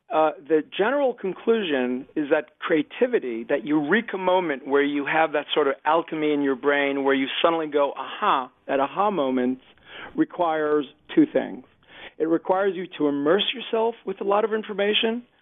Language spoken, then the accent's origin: English; Israel; I grew up in Israel.